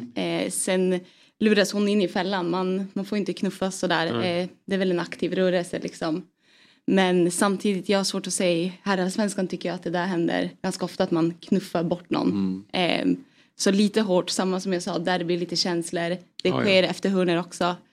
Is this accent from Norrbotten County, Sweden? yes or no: yes; Piteå, Norrbotten County, Sweden; Nej, men jag är uppvuxen i Piteå då, som sagt.